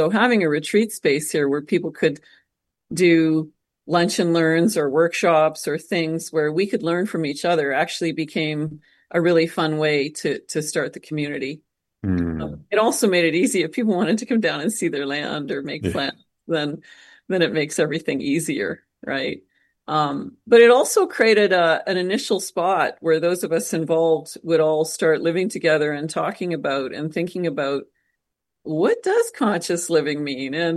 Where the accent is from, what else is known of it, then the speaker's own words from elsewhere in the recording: Canada; now in Costa Rica; You know, I love being a Canadian. I love going home to visit.